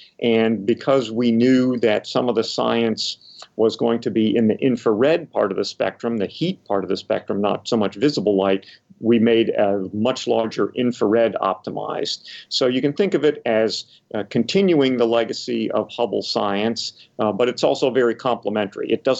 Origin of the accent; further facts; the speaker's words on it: Camp Hill, Pennsylvania, United States; I grew up in Camp Hill.